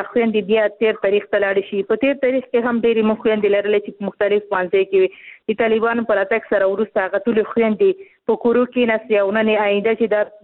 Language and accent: Pashto; Khost, Afghanistan; ځکه چې زه خپله د خوست یم